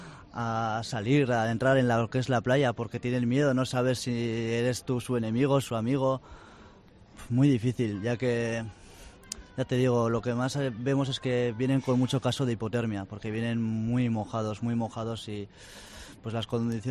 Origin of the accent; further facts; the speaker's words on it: San Esteban, Navarre, Spain; Pues yo tengo 19 años. Vengo de donde Esteves, San Esteban, está al norte de Navarra